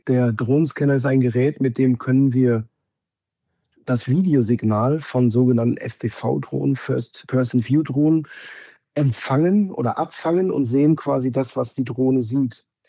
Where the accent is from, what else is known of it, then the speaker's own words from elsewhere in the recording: Essen, North Rhine-Westphalia, Germany; Jetzt gerade erreicht ihr mich in Essen, in meiner Heimat